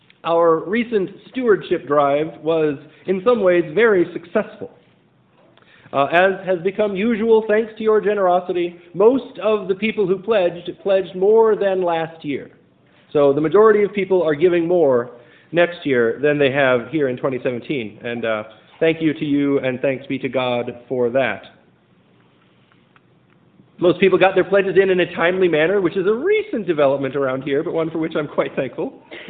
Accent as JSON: {"language": "English", "town": "Minneapolis", "region": "Minnesota", "country": "United States", "said": "So, I'm from Minneapolis. That's where that song's from."}